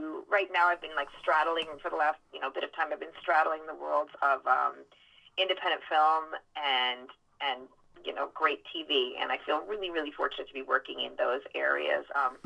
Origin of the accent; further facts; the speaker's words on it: New York, United States; and I'm a New Yorker. We don't freak out when we see famous people.